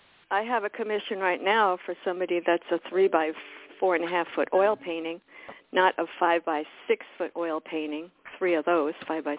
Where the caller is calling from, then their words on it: Florida, United States; South Florida.